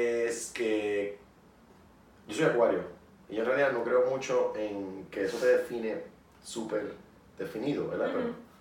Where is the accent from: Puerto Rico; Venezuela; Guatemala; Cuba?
Puerto Rico; puertorriqueños nos creemos que todo el mundo sabe dónde es Puerto Rico